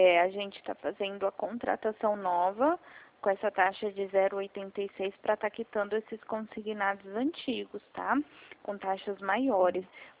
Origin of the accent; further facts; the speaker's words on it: Dracena, São Paulo, Brazil; Eu sou da cidade de Dracena, tá?